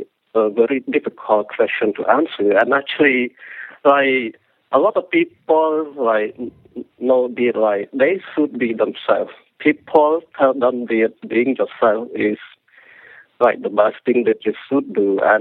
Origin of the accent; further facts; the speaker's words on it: Cambodia; English is a second language; now in United States; because of my growing up in Cambodia, before I came to this country